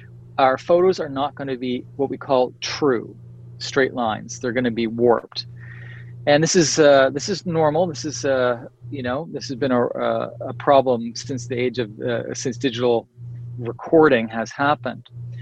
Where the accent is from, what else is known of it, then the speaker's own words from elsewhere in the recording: Saint John, New Brunswick, Canada; And it's in the restaurant in my hometown, in St. John, New Brunswick, Tandy's Indian restaurant.